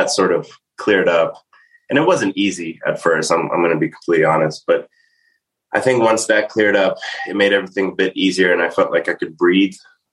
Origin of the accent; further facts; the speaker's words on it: Staten Island, New York, United States; I'm from Staten Island, New York.